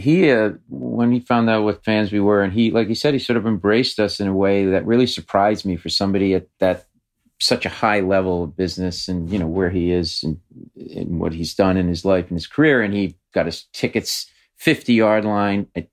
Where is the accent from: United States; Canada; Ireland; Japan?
United States; Providence, Rhode Island; You know, I'm a kid from Providence and a big New England fan